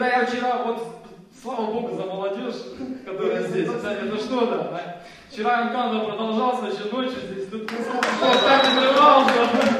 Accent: Russia; now in Portugal; я из России приехал в Португалию.

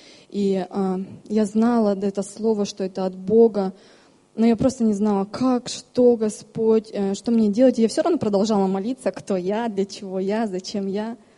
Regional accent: Germany; я из Германии.

